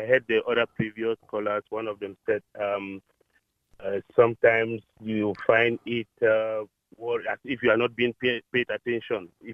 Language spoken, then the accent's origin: English; Cameroon; I'm from Cameroon.